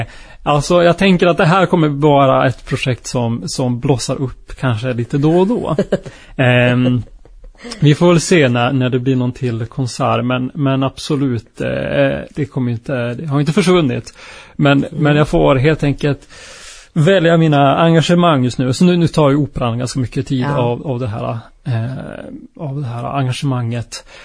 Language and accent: Swedish; Arvidsjaur, Norrbotten County, Sweden; now in Skellefteå, Sweden; 2022 fick jag en fråga från min hemort Arvidsjaur. Och då bor jag inte i Arvidsjaur, då bor jag i Skellefteå.